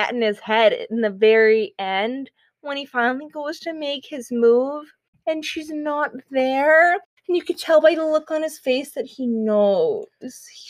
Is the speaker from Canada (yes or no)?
yes; Canada; Yes, I know. We're Canadian.